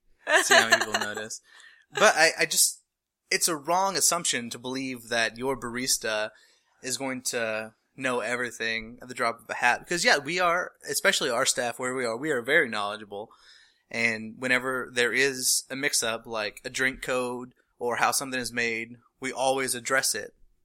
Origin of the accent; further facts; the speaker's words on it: North Carolina, United States; I'm from North Carolina, but it just... comes out every now and then